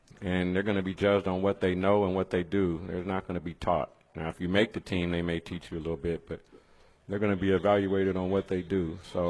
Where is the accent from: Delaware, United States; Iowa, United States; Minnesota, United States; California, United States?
California, United States; Bakersfield; just so many family and friends growing up in the Valley, you know, from Bakersfield all the way through Fresno, to tell you the truth. It's not, I wasn't just a Bakersfield guy.